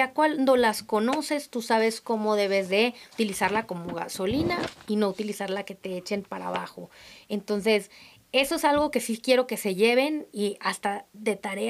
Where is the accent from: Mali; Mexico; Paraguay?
Mexico; Monterrey, Nuevo León; now in Mexico City, Mexico; yo soy de Monterrey